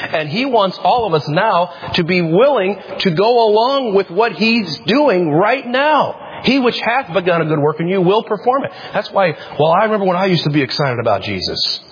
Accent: Toledo, Ohio, United States; Sorry to use the term ain't, but we're from Toledo, aren't we? Blue collar. We got no highfalutin people around here.

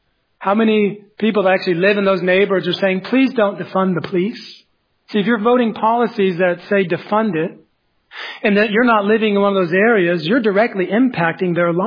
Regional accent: United States; Because I, as an American citizen, I've ordained I've established, we the people, the government we live under.

